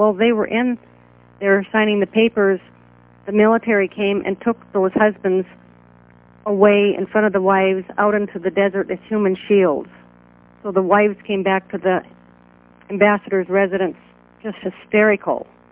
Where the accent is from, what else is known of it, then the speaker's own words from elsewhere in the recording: Whitefish, Montana, United States; We're both from Montana, Whitefish, Montana. We had gone to high school together and re-met at a 30-year high school reunion.